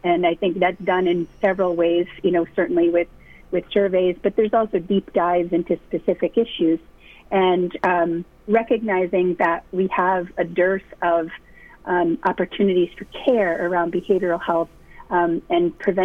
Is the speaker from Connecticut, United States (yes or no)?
yes; Torrington, Connecticut, United States; I grew up in Torrington, so Northwest Connecticut is very special to me, and I think it's such a special place.